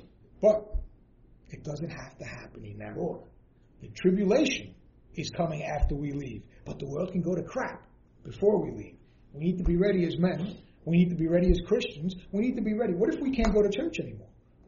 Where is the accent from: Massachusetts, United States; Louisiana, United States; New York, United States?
New York, United States; Queens; I'm a guy from Queens who didn't know nothing until I was 45 years old.